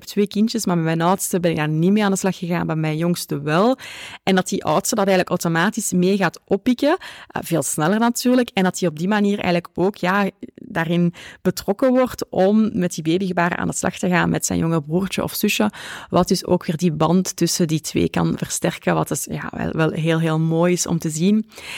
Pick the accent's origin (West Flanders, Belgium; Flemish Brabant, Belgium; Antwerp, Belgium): Flemish Brabant, Belgium; accent: Flemish Brabant; ik heb een Vlaams-Brabants accent.